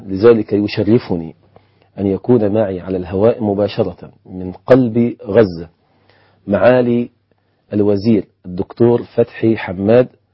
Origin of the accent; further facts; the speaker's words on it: Egypt; يعني نحن عندنا في مصر أزمة وقود وأزمة سولار وأزمة بنزين